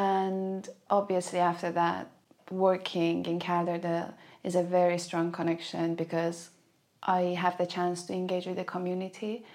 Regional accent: Iran; moved away as an adult; now in London, United Kingdom; I'm from Iran, and my background is in Iranian dance, and when I moved to London

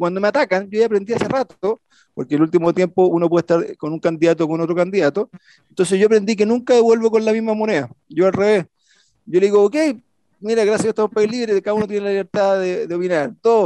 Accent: Chile; Y yo decía que soy chileno, que tengo una linda familia, tengo 4 hijas

